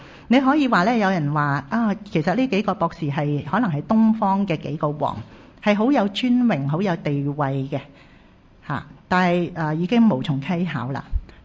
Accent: Chai Wan, Hong Kong; 我自己其实是小时候在柴湾长大，很熟悉这个区

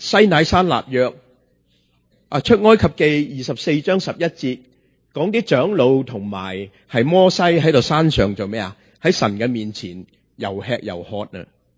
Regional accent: China; 我哋中国人见到点呀？食咗饭未呀？

